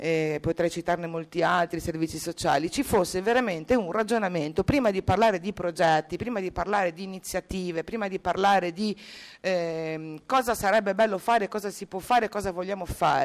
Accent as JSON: {"language": "Italian", "town": "Genoa", "region": "Liguria", "country": "Italy", "said": "Io come genovese non ero neanche a conoscenza di molte di queste iniziative"}